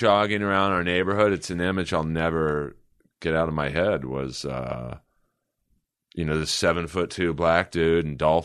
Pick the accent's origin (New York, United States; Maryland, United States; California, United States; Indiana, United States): California, United States; Los Angeles; But we grew up in Bel Air. My dad bought the home in the early 60s when Bel Air was no nicer than Culver City.